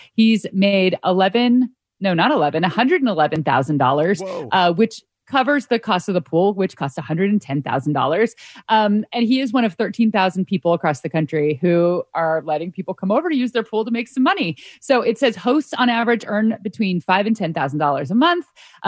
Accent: California, United States; now in Seattle, United States; I'm from California. So that's what summers always were, was like, you know, your summers are spent swimming.

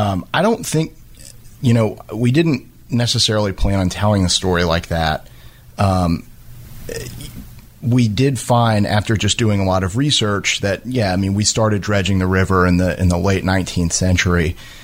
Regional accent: Louisiana, United States; I grew up in South Louisiana

